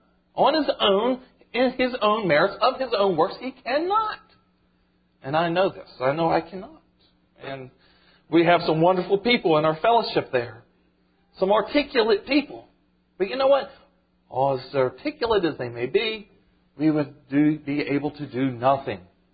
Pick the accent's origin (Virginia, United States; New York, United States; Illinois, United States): Virginia, United States; I was raised in Virginia, a small mountain town steeped in Civil War history.